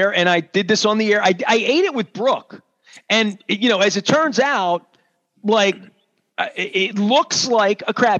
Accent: Dundalk, Maryland, United States; It tastes more like what I grew up in Dundalk with, which is more like the special meat.

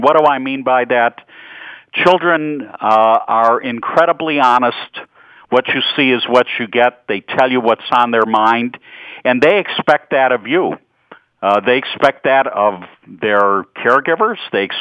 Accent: Chicago, Illinois, United States; accent: Chicago; also born or lived in San Francisco; now in Baltimore, United States; Nestor, you've picked up my Chicago accent. One never loses that, even though I left Chicago in 1977, which is a long time ago.

